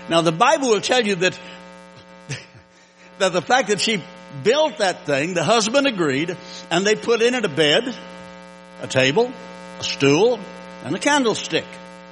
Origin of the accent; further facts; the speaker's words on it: United States; I was raised in East Texas in New Mexico, and my dad, when I was 5 years old, built an adobe shack, 10 foot by 12 foot.